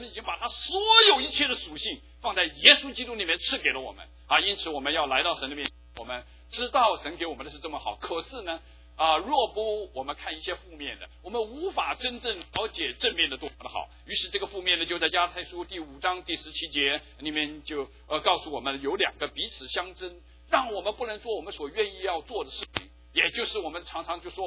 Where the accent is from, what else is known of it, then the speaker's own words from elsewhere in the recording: China; 这我们中国人也知道，万恶淫为首。